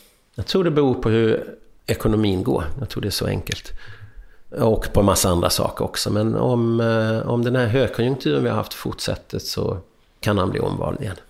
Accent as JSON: {"language": "Swedish", "country": "Sweden", "also_born_or_lived": "United States", "lives_now": "Berlin, Germany", "said": "i och med att jag har bott och pluggat i USA"}